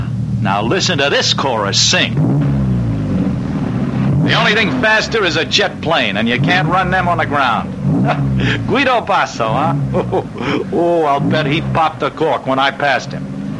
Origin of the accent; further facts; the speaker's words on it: United States; now in Italy; I am American. Born and bred there. It's my country.